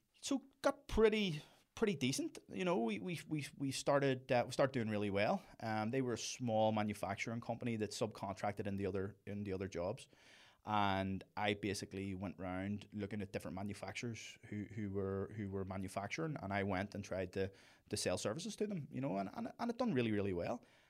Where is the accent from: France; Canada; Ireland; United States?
Ireland; now in London, United Kingdom; being an Irish fella in London who had worked in the bars